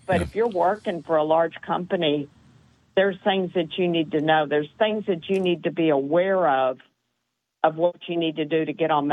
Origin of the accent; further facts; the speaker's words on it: Texas, United States; I'm in the Houston area. And I'm from Texas. I'm a Texan, and I bleed red, white, and blue.